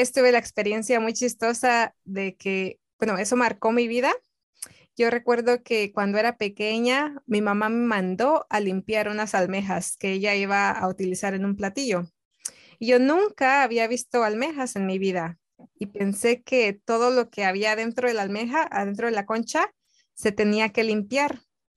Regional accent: Querétaro, Mexico; mi ciudad natal, que es en Querétaro, en México, está muy alejada del mar, así que no utilizamos muchos mariscos allá.

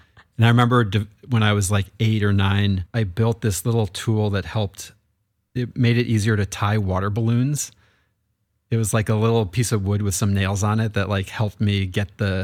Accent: Long Island, New York, United States; I grew up in New York in a kind of suburban place. Long Island is technically where I'm from.

